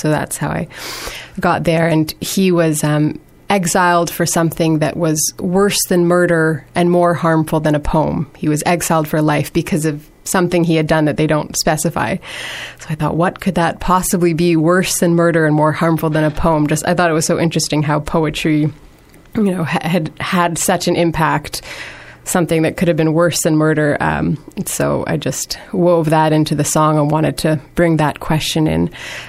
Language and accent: English; Hamilton, Ontario, Canada; moved away as an adult; So I grew up in Hamilton, but then went up north when I was about 18, and that's been my chosen home since then.